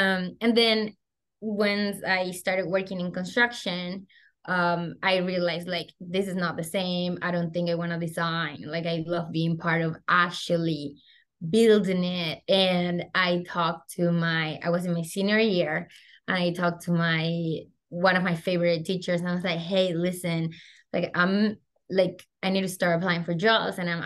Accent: Venezuela; first language Spanish; English is a second language; I'm from Venezuela, my first language is Spanish, that helped tons on the job site.

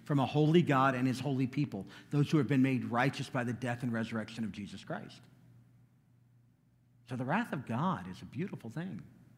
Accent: Chicago, Illinois, United States; No, I'm from Chicago. I'm scrappy.

